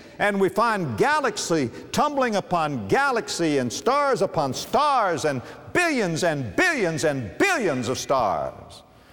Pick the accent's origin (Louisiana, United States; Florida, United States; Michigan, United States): Florida, United States; Palm Beach; just go to my hometown of Palm Beach, Florida, and get a city block and begin to count.